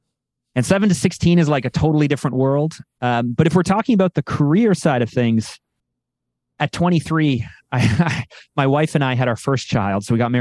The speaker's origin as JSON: {"language": "English", "town": "Toronto", "region": "Ontario", "country": "Canada", "tie": "born or raised there", "said": "I'm Canadian. So I live just outside of Toronto, Canada, and I grew up here."}